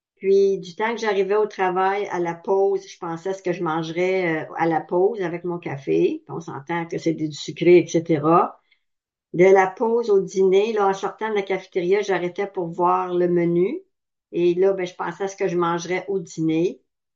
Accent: Gatineau, Quebec, Canada; Je viens de Gatineau, Québec, Canada.

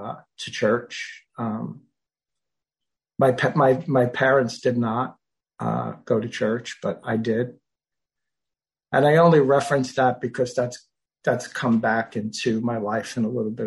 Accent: New York City, New York, United States; I grew up in New York City, as you may be able to tell, in a pretty large flat, for those across the pond. And went to high school, college, everything in Manhattan.

